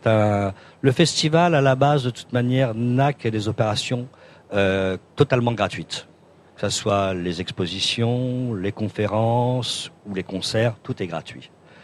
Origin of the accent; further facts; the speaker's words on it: Paris, Île-de-France, France; Moi, je ne suis pas ni rouennais ni trouvillais à la base, hein. Je suis un Parisien, mais il faut le dire doucement.